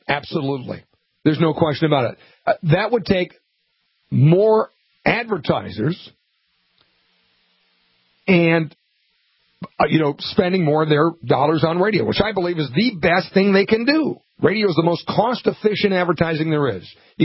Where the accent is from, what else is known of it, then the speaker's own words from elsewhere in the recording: Montevideo, Uruguay; For instance, my hometown, Montevideo.